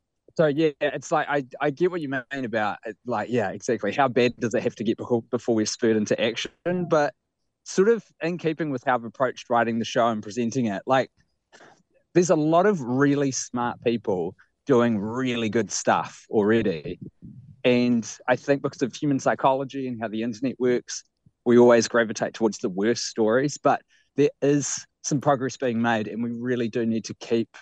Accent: Wellington, New Zealand; Yeah, well, I grew up in Wellie. Like, I'm an Onslow College alum.

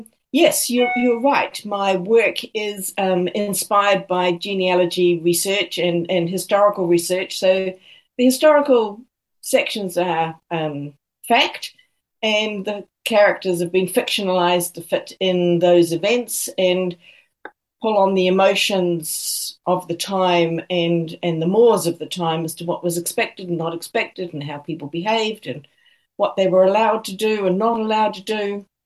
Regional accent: Auckland, New Zealand; also born or lived in Cornwall, United Kingdom; I know Auckland very well. It's my hometown.

